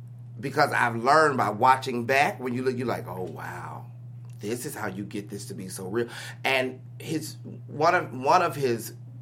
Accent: the South, United States; You know, me growing up in the South, you know, being a little bit in the streets, not fully in the streets, but a little bit in the streets

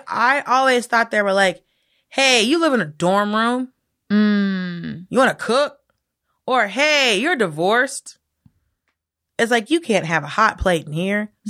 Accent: the South, United States; I mean, I didn't grow up with casseroles, but I'm from the South, so I don't know.

